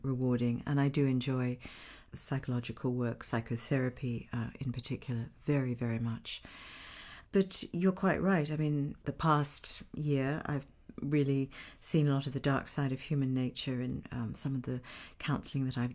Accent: Australia; And of course, I grew up in Australia. I'm an Australian citizen.

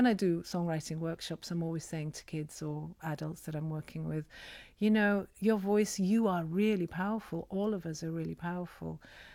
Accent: Pakistan; first language Urdu; English is a second language; Partly it's in Urdu. I'm an Urdu speaker. I'm from Pakistan.

